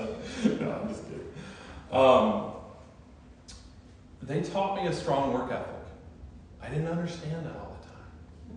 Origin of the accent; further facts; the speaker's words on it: Chicago, Illinois, United States; born there; But I was born in Chicago in the 1970s. I was born in a family of Missouri Synod Lutheran pastors, 14 to be exact.